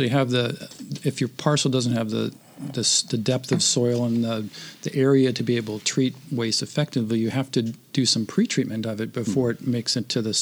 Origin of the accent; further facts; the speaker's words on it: California, United States; Right. I came from Southern California, so when I came up here to work, half the systems seemed to be cesspools.